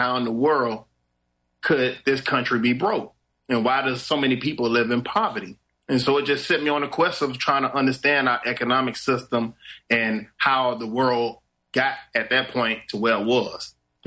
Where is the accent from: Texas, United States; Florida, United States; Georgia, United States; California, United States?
Florida, United States; Miami; Colombia is so far away from where I grew up in Miami, it was impossible.